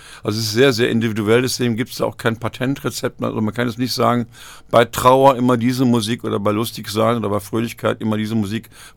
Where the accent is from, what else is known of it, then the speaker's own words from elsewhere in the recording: Hückelhoven, North Rhine-Westphalia, Germany; Also ich bin in Hückelhofen geboren und groß geworden in den 50er und 60er Jahren.